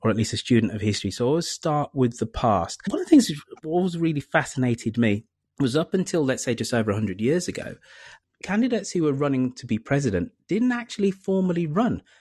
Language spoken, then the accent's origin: English; United Kingdom; One of the things which I'm always struck by, being a Brit, our prime minister is what, about 42?